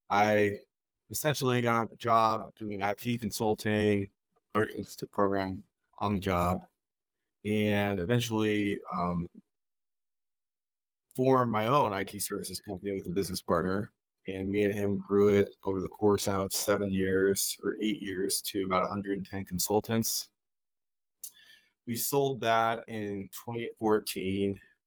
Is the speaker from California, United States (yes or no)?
yes; California, United States; I grew up in the Valley, which is north